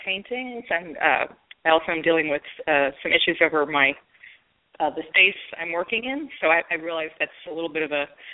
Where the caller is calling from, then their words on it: Brooklyn, New York, United States; I'm calling from Brooklyn.